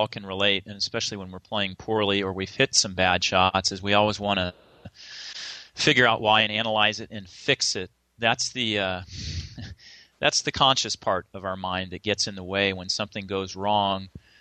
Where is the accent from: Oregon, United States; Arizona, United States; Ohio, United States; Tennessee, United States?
Oregon, United States; Eugene; And growing up in Eugene, Oregon, the hotbed of track and field in the United States